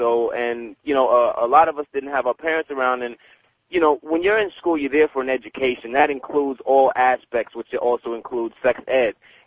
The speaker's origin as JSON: {"language": "English", "town": "Fairfax", "region": "Virginia", "country": "United States", "lives_now": "Canada", "said": "I'm actually from Fairfax, Virginia, and I'm up in BC right now."}